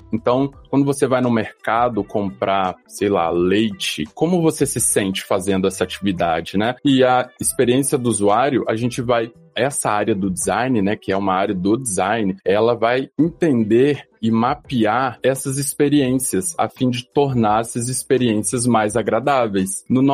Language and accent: Portuguese; Espírito Santo, Brazil; sou aqui do Espírito Santo, terra da praia, né? Muita praia aqui.